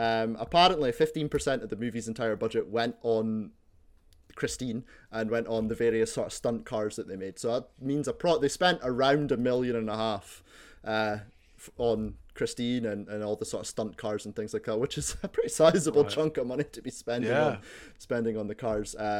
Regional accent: Scotland, United Kingdom; So like, as a Scotsman, I'm pretty used to being portrayed in the media in a certain way, and to Scottish people being portrayed in the medi

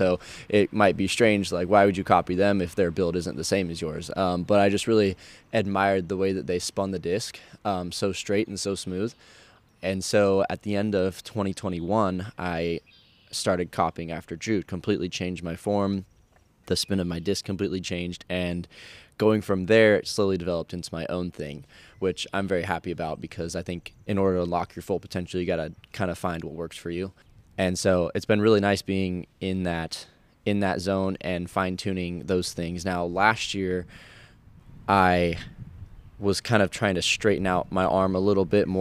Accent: Oregon, United States; growing up in the Northwest, we're kind of in the valley where Portland is, between the Cascade Mountain Range and the coast.

